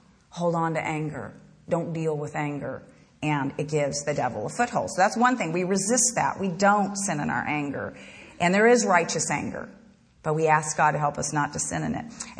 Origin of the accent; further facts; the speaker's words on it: Asheville, North Carolina, United States; I had the desire in my heart to live in my hometown in Asheville, North Carolina